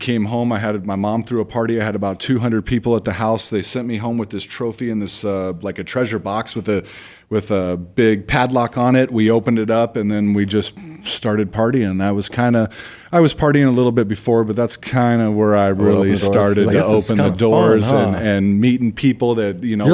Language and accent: English; Mesa, Arizona, United States; Born and raised right here in Mesa. Wow. Still live in Mesa. I grew up at a country club called Alta Mesa where my parents were at until I was about 15.